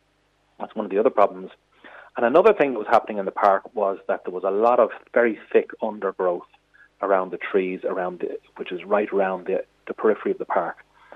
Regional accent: Dublin, County Dublin, Ireland; I grew up on Lorcan Park, which is, you know, 3 or 4 minute walk from the playground.

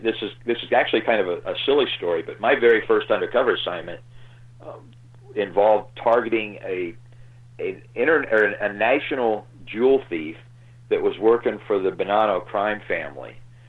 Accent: Midwest, United States; And I was from the Midwest. My wife was from the Midwest.

